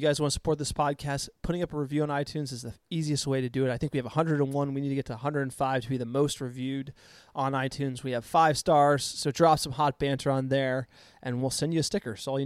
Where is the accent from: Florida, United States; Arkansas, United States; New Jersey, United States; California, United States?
New Jersey, United States; now in New York, United States; the fan synergies between me being from New Jersey and living in New York rooting for the Yankees and Giants